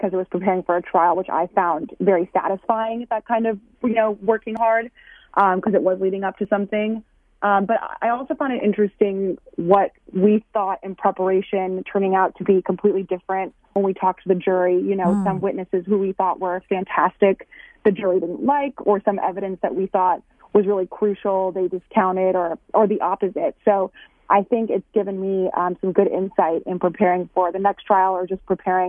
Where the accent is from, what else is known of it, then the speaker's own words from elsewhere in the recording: New York, United States; But I'm really glad that now New York, which is my home state, has a anti-revenge porn law in the books.